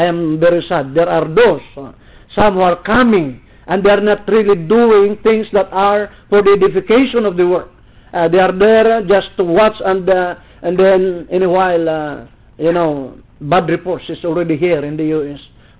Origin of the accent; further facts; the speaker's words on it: Philippines; first language Ilocano; English is a second language; My chart is in English. Our national language is Tagalog. My native language is Ilocano. And the native language of the people there is Banag and Itawis.